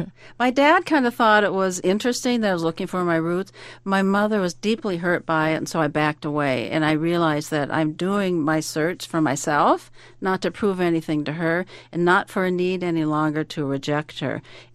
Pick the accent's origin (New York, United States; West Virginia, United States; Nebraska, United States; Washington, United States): Washington, United States; Seattle; moved away; I left the West Coast, where I grew up in Seattle, and I moved to the Midwest